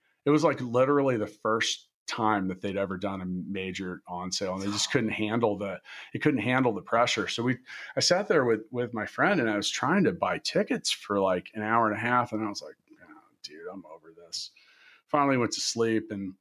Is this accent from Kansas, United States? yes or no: yes; Kansas City, Kansas, United States; now in Indianapolis, United States; I'd moved to Indianapolis. I didn't know anybody. I'm from Kansas and Kansas City.